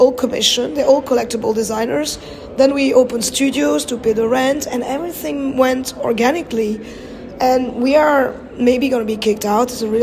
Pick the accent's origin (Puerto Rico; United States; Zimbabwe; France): France; English is a second language; also born or lived in Paris, France; I mean, I grew up in France. I was living in Paris before.